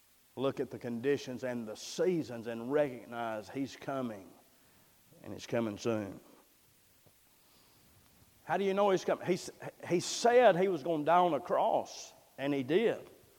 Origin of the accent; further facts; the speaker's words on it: United States; Listen, I love America. I thank God I'm an American.